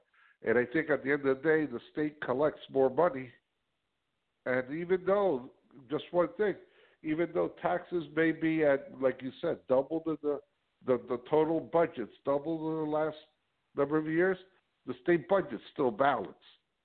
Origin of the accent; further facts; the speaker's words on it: Union City, New Jersey, United States; I give the example that I'm from Union City. I'm very proud to be from Union City, New Jersey.